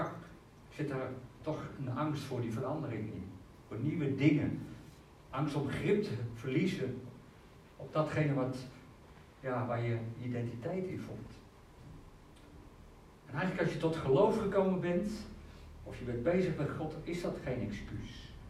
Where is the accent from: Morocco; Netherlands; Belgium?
Netherlands; Zeist, Utrecht; now in Nijkerk, Netherlands; Ik ben geboren in Zeist. Ik ben opgegroeid. Ik heb er jaren gewoond. Naar school geweest. Voetbalvereniging. Noem maar op. Kerk. Alles. En toch in die 4 jaar, 5 jaar dat we nu in Nijkerk wonen